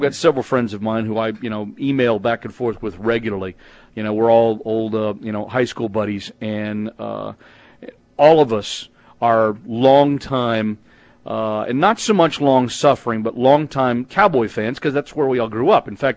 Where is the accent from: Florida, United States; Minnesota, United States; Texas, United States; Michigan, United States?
Texas, United States; Fort Worth; But, you know, I grew up in Fort Worth, and I grew up 5 minutes from the TCU campus, so that's why I've got an interest also in all things frogs.